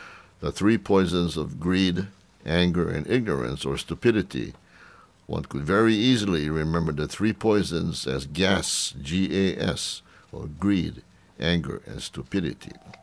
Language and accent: English; Hawaii, United States; moved away as an adult; That was about 60 years ago when I was a freshman from Hawaii.